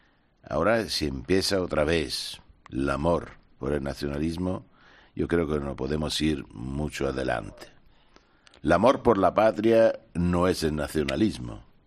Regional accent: Italy; Spanish is a second language; Yo soy italiano, los italianos les gusta mucho España

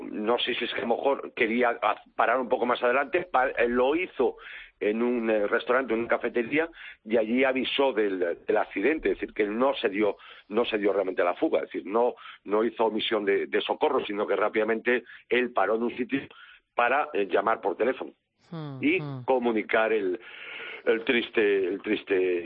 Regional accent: Galicia, Spain; Sí, efectivamente, Galicia, provincia de Pontevedra

